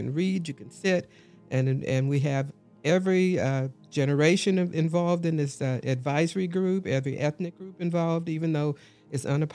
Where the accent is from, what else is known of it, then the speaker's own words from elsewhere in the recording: Pacoima, California, United States; born there; I said, I was born in Pacoima in a house.